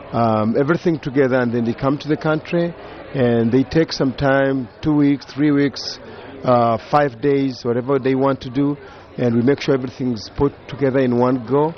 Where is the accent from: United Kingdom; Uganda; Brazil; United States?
Uganda; accent: Ugandan; my accent, Ugandan accent of British origin.